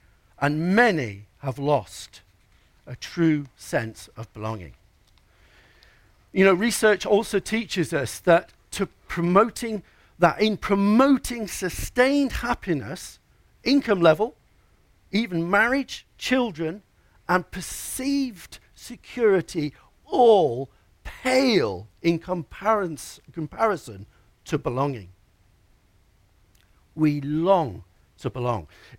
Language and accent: English; Yorkshire and the Humber, United Kingdom; I remember I was brought up in Yorkshire. That's my home, you know.